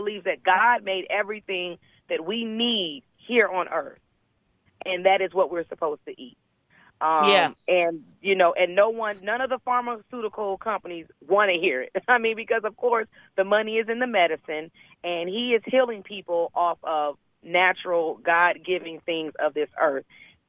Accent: California, United States; also born or lived in Georgia; I'm from California. I grew up in California. I was born in Georgia, but I grew up in California.

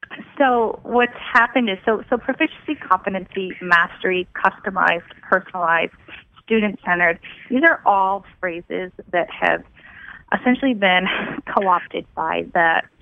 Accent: Maine, United States; And then ended up moving back home to Maine with my husband. We're both from Maine, native.

